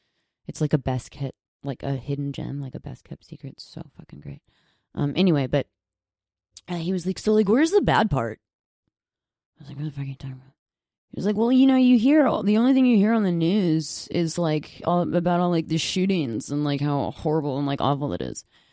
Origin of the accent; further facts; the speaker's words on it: Chicago, Illinois, United States; also born or lived in Texas; So Chicago is my home. Chicago is where I fucking grew up, where life started to happen and I started to figure some shit out.